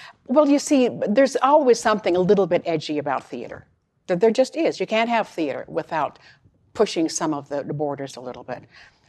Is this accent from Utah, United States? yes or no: yes; Salt Lake City, Utah, United States; So I was born in Salt Lake City. My mother and father were a bit older when they married and had us. They had five children. We spent 5 years out in Gusher, Utah.